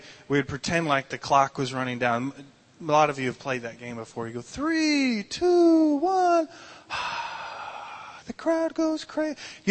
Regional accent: Michigan, United States; now we're from Michigan, so we learned to shovel the snow off the driveway and just deal with all the elements.

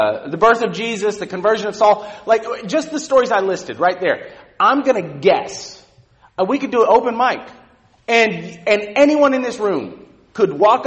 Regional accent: California, United States; I grew up in Southern California.

